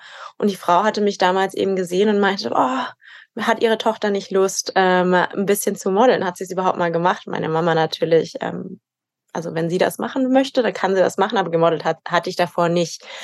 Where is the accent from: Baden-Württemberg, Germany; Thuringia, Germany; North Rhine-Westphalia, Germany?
Baden-Württemberg, Germany; Ulm; ich bin in Ulm. Ulm ist meine Heimatstadt, ich bin dort groß geworden.